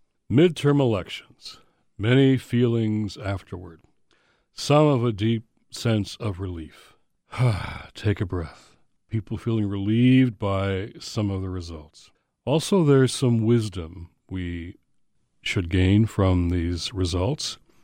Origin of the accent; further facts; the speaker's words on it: Michigan, United States; Here's what automatic voter registration would mean in my home state of Michigan.